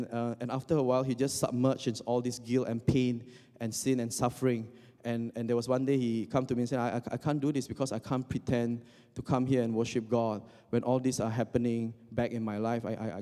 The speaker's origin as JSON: {"language": "English", "country": "Singapore", "tie": "born or raised there", "also_born_or_lived": "Indonesia", "said": "because she's from Korea and I'm from Indonesia, I grew up in Singapore, so we make a lot of connections over these three countries."}